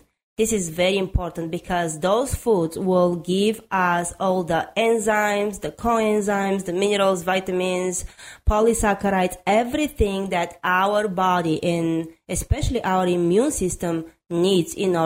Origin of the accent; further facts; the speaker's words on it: Bulgaria; accent: Eastern European; English is a second language; Bulgaria.